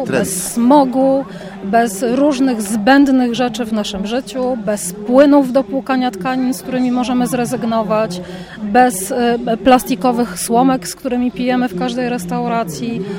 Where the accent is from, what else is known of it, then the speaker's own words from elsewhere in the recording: Warsaw, Masovian Voivodeship, Poland; Pierwsze to Warszawa, skąd pochodzę, no trudno, jestem lokalną patriotką.